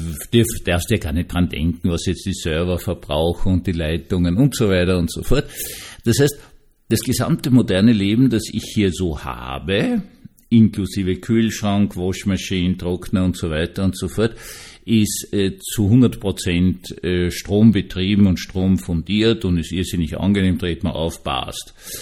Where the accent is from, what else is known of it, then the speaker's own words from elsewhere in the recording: Austria; Das ist in Wirklichkeit für uns als Österreicher, ich kann jetzt nur hier von der speziellen österreichischen Situation sprechen